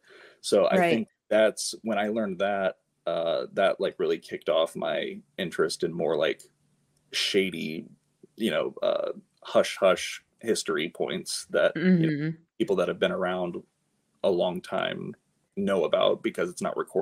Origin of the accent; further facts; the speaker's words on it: Kokomo, Indiana, United States; so my hometown is Kokomo, Indiana.